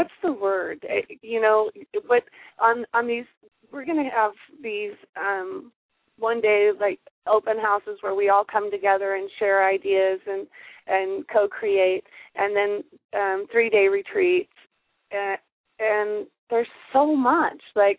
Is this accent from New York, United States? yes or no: no; Hawaii, United States; moved away as an adult; and I'm from Hawaii where I feel energy from food. And I moved here 7-8 years ago